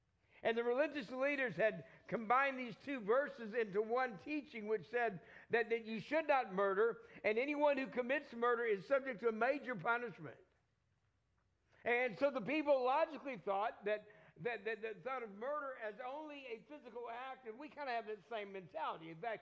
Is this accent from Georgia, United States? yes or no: no; Texas, United States; I'm not going to try to impress you with pronouncing them because I'm from Texas. I don't speak that well